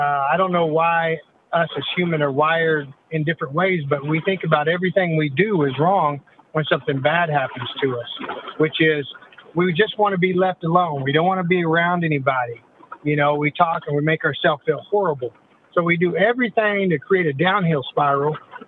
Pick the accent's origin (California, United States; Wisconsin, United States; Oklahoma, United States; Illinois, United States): Oklahoma, United States; Hominy; also born or lived in Arkansas / Lawrence, Kansas / Tulsa; grew up in Hominy, Oklahoma, and kind of with my wife and I, we moved around from Arkansas and Lawrence, Kansas